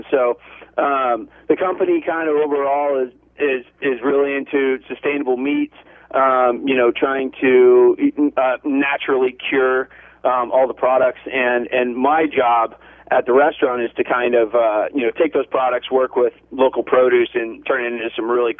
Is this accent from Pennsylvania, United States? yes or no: no; Texas, United States; also born or lived in California; now in Oregon, United States; I grew up in South Texas, a part of the Texas Joppy offshoot, and have made my way through California over the years up to Oregon here.